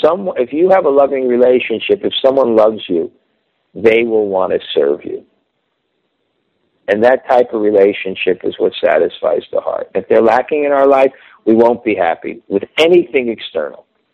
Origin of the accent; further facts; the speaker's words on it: Brooklyn, New York, United States; I grew up in Brooklyn. There were 12 or 14 houses on either side of the street.